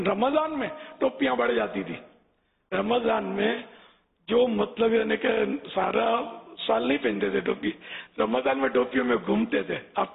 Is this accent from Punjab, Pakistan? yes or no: no; Karachi, Sindh, Pakistan; born there; میری تو پوری دنیا میں صرف کراچی کا نہیں ہوں، لیکن اس وقت تو کراچی میں ہوں نا، پیدائش میری کراچی کی.